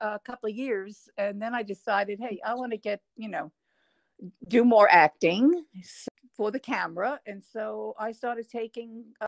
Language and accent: English; North Valley Stream, New York, United States; I am from Long Island. Grew up in North Valley Stream, then moved out to Stony Brook further out on the island.